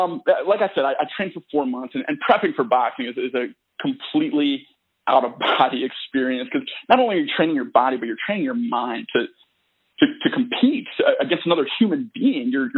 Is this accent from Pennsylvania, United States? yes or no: yes; Philadelphia, Pennsylvania, United States; born there; So I was born in Philadelphia, and I did have a Rocky poster above